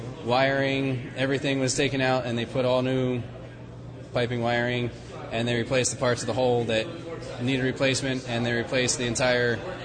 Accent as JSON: {"language": "English", "town": "Philadelphia", "region": "Pennsylvania", "country": "United States", "said": "I'm originally from Philadelphia."}